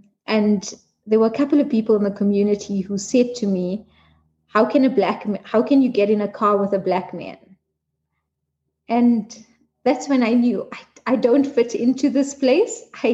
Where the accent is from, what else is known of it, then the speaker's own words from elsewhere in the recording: South Africa; growing up in South Africa, living in a community that the apartheid government sort of put us according to our races